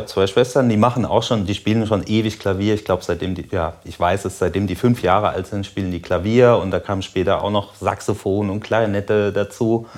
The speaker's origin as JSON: {"language": "German", "town": "Schlüchtern", "region": "Hesse", "country": "Germany", "tie": "born or raised there", "said": "Ich bin geboren in Hessen, genau in der Mitte zwischen Frankfurt und Fulda. Im schönen Bergwinkel, der Ort heißt Schlüchtern. Dort bin ich zur Schule gegangen, habe mein Abi gemacht"}